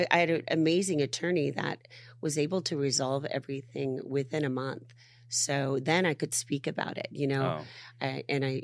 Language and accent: English; California, United States; Like, I'm from Orange County. That's where all the men are going out with the young ladies.